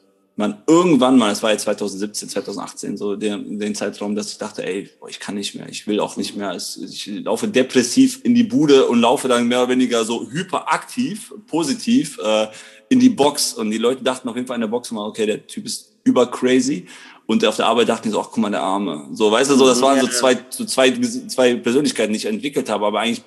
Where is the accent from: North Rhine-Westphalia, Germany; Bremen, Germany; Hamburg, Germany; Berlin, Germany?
North Rhine-Westphalia, Germany; Krefeld; ich bin 36 Jahre, bin aus Krefeld, bin hier geboren und habe drei Kinder